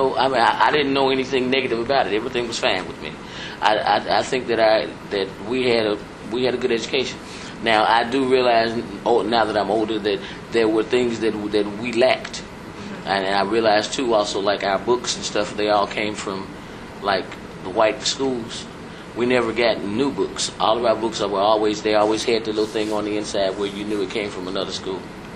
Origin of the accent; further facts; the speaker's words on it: Clarksdale, Mississippi, United States; I was born here in Clarksdale, Mississippi. Yeah.